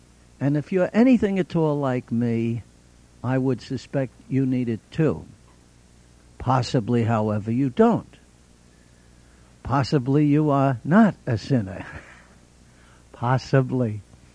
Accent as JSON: {"language": "English", "country": "Ireland", "said": "I'm Irish, and the Irish are always using exaggeration."}